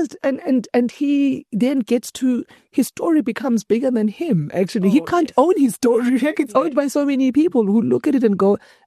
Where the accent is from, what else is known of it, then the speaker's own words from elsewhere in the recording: South Africa; Because while South Africa is like my dad's country, so I'm South African. And when we came back in 1994, you know, I love this country, but I also love my continent.